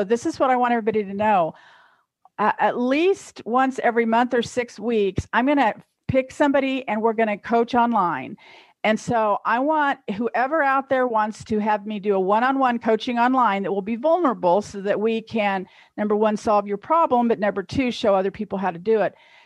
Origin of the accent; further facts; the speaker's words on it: Kansas, United States; I'm from Kansas.